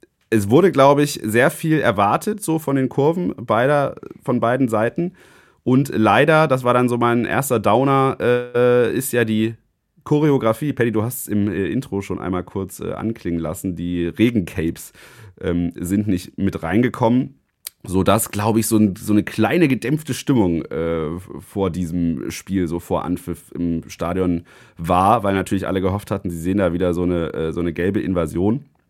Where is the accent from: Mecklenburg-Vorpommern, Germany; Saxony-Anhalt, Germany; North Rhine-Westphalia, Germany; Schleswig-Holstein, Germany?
Saxony-Anhalt, Germany; Halle; es gab da jetzt den ersten Workshop in Sachsen-Anhalt, in Halle tatsächlich, in meiner Heimatstadt